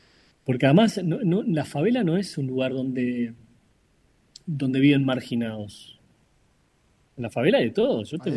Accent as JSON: {"language": "Spanish", "country": "Uruguay", "said": "A mí, si se quiere, como uruguayo"}